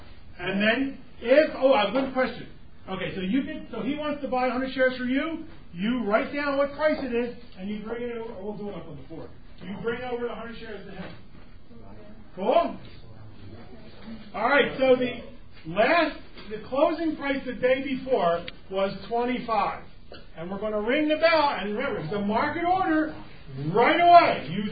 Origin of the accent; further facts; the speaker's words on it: Philadelphia, Pennsylvania, United States; You know, I'm from Philadelphia. You know, we Philadelphians, we know the difference between a friend and a good friend.